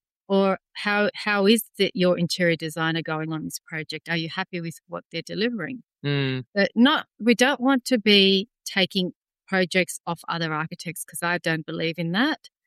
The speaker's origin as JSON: {"language": "English", "town": "Wollongong", "region": "New South Wales", "country": "Australia", "tie": "born or raised there", "said": "I grew up in Wollongong."}